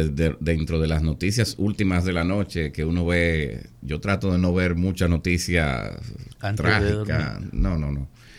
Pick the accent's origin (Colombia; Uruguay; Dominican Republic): Dominican Republic; Primero voy a decir que soy dominicano